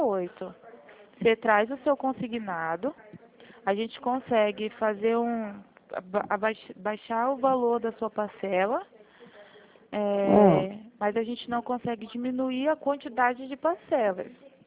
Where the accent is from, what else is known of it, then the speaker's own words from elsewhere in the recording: Campo Grande, Mato Grosso do Sul, Brazil; Não, não, eu sou de Campo Grande.